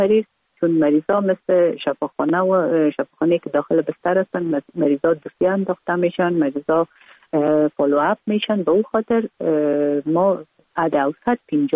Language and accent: Persian; Kabul, Afghanistan; born or raised there